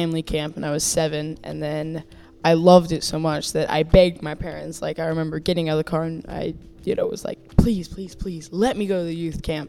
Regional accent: Meadow Vista, California, United States; I'm from Northern California, a little town called Meadow Vista.

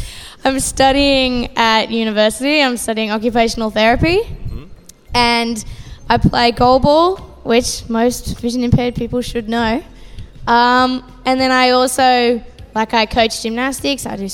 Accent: Sydney, New South Wales, Australia; I'm from Sydney, specifically Northern Sydney.

